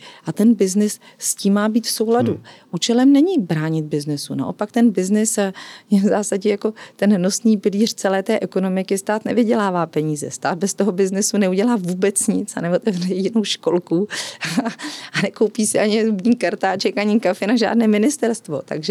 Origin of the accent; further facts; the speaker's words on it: Vysočina Region, Czechia; a já jsem z Vysočiny, takže k té přírodě tam my máme blízko všude